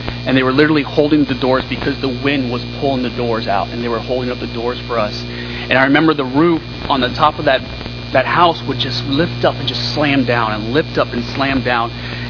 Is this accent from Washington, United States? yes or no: no; Homestead, Florida, United States; I was born and raised in Homestead, Florida. I was born in like 1980 in Homestead, Florida.